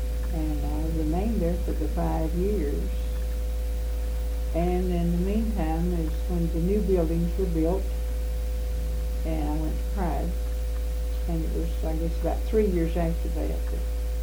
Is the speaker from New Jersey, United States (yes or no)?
no; Kentucky, United States; I was born in Hopkins County and went to a one-room rural school and on into Providence to finish high school.